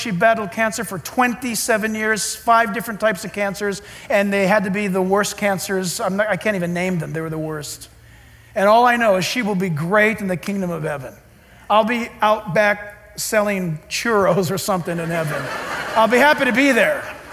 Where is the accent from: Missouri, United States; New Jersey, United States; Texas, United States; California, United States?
California, United States; Orange County; Growing up in Orange County, at least I remember back 7 summers doing this.